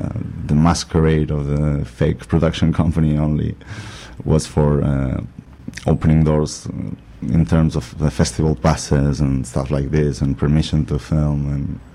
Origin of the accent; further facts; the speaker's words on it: Barcelona, Catalonia, Spain; I'm from Barcelona.